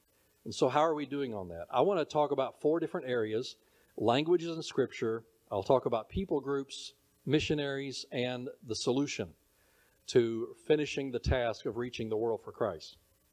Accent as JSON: {"language": "English", "region": "Alabama", "country": "United States", "tie": "born there", "accent": "Alabama hillbilly English", "said": "I speak English and hillbilly English. I was born in Alabama"}